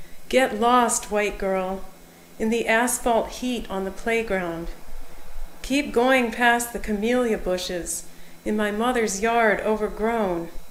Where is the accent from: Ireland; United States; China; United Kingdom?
United States; Richmond, Virginia; now in Boston, United States; I grew up in Richmond, where history, especially the history of the Civil War, was all around us.